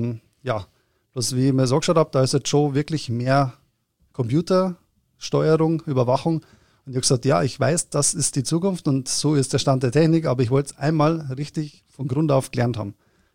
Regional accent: Erding, Bavaria, Germany; ich bin aus Erding, da gibt es ja auch eine Brauerei, die man vielleicht schon mal gehört hat

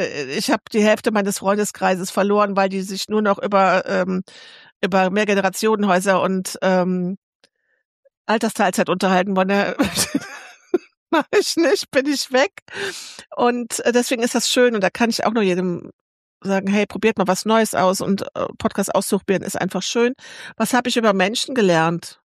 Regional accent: Rhineland, Germany; Ich komme ja aus dem Rheinland

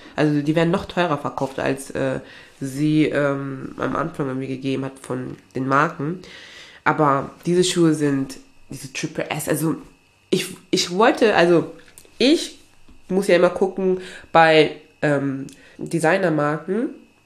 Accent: Aachen, North Rhine-Westphalia, Germany; Und bei mir, also ich komme ja eigentlich aus Aachen.

